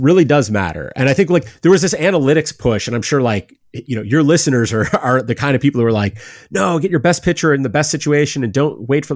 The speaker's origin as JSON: {"language": "English", "town": "Cleveland", "region": "Ohio", "country": "United States", "said": "I'm from Cleveland. I'm a Guardians fan."}